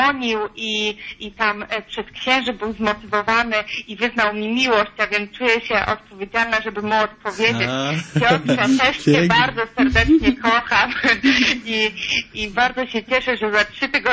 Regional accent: Vilnius, Vilnius County, Lithuania; pochodzę z Wilna

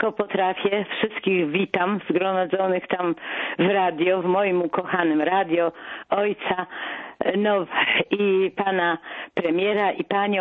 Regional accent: Nisko, Subcarpathian Voivodeship, Poland; Ja właściwie to jestem prawie z urodzenia nizanianką

